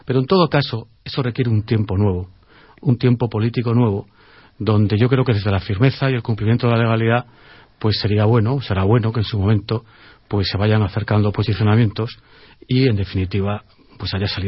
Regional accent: Spain; yo tengo derecho a decir que es España como español

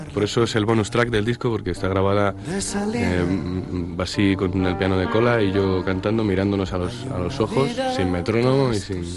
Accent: Ávila, Castile and León, Spain; Hombre, yo soy de Ávila y ese problema es muy, muy, muy evidente allí.

